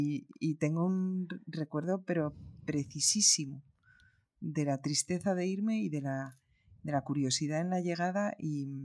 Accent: Spain; also born or lived in Morocco; tengo una mitad malagueña, una mitad francesa y nací en Marruecos para terminar de liarlo todo.

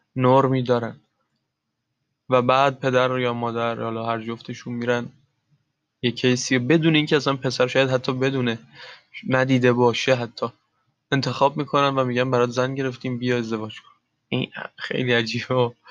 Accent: Iran; first language Turkic; Persian is a second language; من چون به زبان ترکی در زبان مادریم هست میدونم

